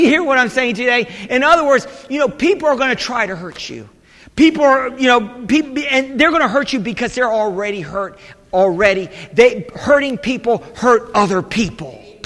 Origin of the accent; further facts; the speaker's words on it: Ireland; I'm Irish. Irish. You know, we're a fighting Irish.